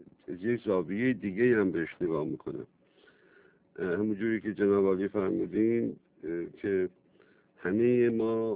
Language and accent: Persian; Iran; همه ما ایرانی هستیم از قوم‌های مختلف،